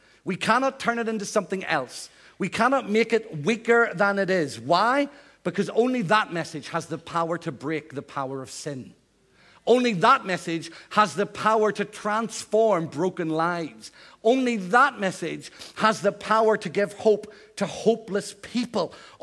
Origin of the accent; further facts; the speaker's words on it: Northern Ireland, United Kingdom; moved away; I'm from Northern Ireland. The accent has gone, I know, I wish. I left Northern Ireland 30 years ago, and I still sound as if I'm from Northern Ireland.